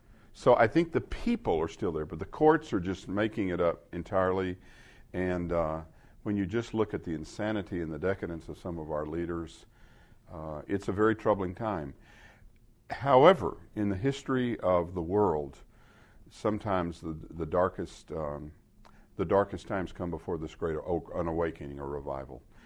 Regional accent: Arkansas, United States; When I grew up in the South in Arkansas, you would go to a gas station that would have 3 restrooms, men, women, and colored

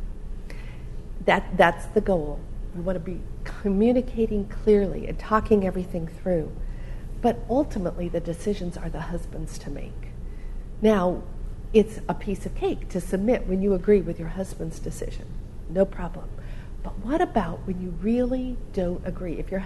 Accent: Oregon, United States; also born or lived in California / Minnesota; I grew up in Oregon, and we had lived in several different places. We lived in California and Minnesota, and then we moved back to Oregon, and I was so happy.

